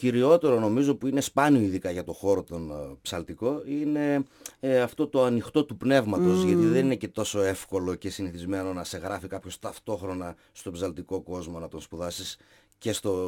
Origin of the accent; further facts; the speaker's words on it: Naousa, Central Macedonia, Greece; Γεννήθηκα στην Άουσα, κοντά σχετικά από εδώ. Βουνίσιος είμαι δηλαδή.